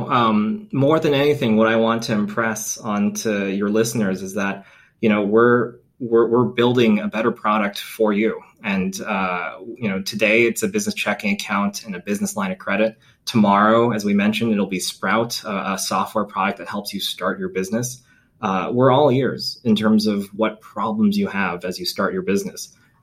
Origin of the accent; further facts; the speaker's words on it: San Diego, California, United States; born there; I was born in San Diego, California, but my parents immigrated here after the Vietnam War